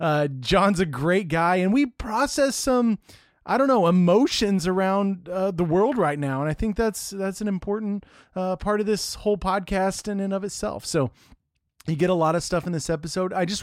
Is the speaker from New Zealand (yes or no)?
no; Texas, United States; I came from Texas to Wheaton and you went from Wheaton to Texas.